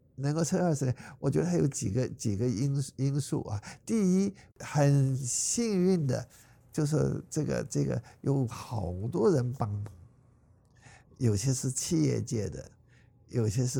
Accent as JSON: {"language": "Chinese", "country": "China", "said": "所以我们中国人之所以为中国人"}